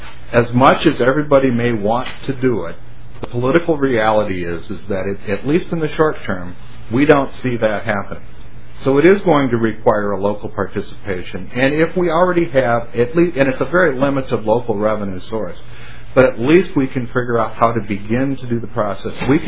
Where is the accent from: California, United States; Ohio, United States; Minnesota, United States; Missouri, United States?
Minnesota, United States; Renville; I grew up in Renville, Minnesota.